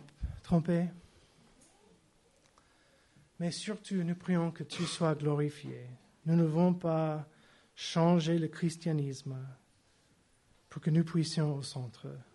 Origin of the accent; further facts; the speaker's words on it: United States; ça c'est vrai, je suis Américain, je ne peux pas changer.